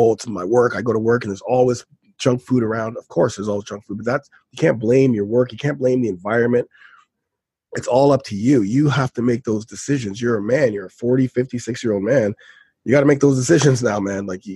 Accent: Canada; And for us Canadians, we kind of hop on the U.S. Thanksgiving because there's football

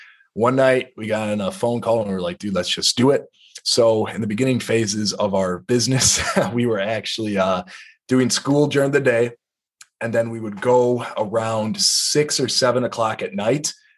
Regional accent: Wisconsin, United States; I am in the Wisconsin National Guard up here. I am from Wisconsin, so it's something I enjoy doing.

